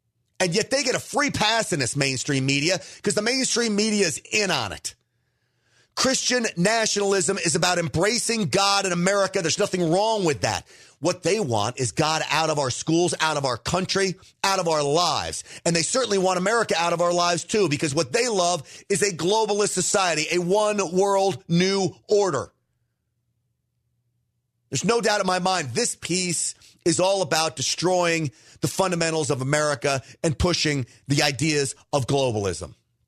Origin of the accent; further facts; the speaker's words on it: Texas, United States; close to my hometown, Tarrant County, Texas.